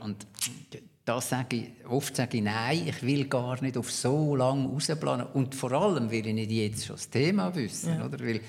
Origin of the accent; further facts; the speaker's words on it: Biel, Bern, Switzerland; accent: Bernese German; also born or lived in Basel; Also, ich bin in Biel aufgewachsen, habe das breiteste Berndeutsch geredet, nachher nach Basel gekommen, in Basel ausgelachen worden, weil ich ein Berner bin.